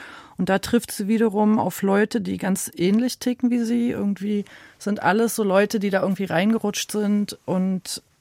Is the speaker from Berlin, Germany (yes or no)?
yes; Berlin, Germany; wir sind auch aus Ost-Berlin, eben aus Berlin groß geworden